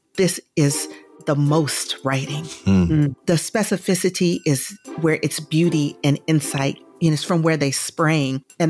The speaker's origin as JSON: {"language": "English", "town": "Atlanta", "region": "Georgia", "country": "United States", "said": "You know, I'm from Atlanta. I am a Georgia peach. And when I was earlier in my career, I moved to New York because I felt like that's where publishing was."}